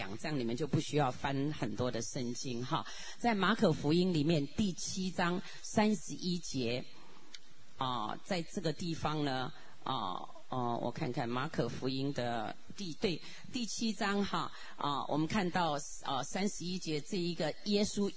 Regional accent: China; 特别是我们中国人，一定是要留给我的孩子

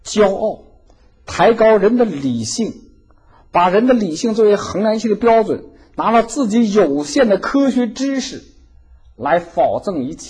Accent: Chicago, Illinois, United States; 就假如上帝就算今天在我们美国的，假如在我家乡在芝加哥

